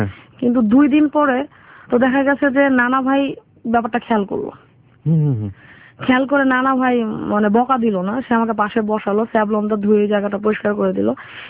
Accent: Dhaka, Dhaka Division, Bangladesh; born there; আমার জন্মস্থান হচ্ছে বাড্ডায়।

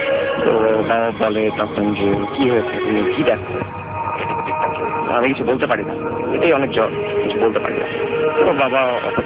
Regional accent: Dhaka, Dhaka Division, Bangladesh; আমি মূলত পুরান ঢাকার, কিন্তু 95-96 থেকে আমরা ধানমন্ডিতে শিফট হই।

